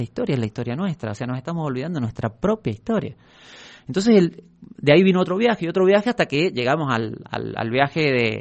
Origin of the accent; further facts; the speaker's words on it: San Carlos, Mendoza, Argentina; Soy de San Carlos.